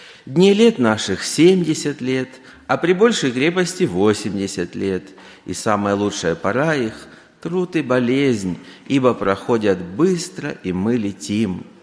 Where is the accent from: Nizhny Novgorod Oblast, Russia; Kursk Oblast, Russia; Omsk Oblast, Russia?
Kursk Oblast, Russia; Zheleznogorsk; я из Железногорска, это Курская область, центр России, не географический, а административный условный центр.